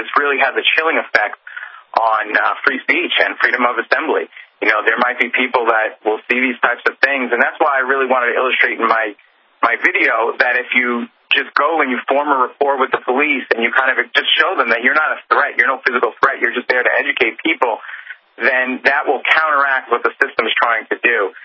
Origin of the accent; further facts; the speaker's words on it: New York City, New York, United States; being a New Yorker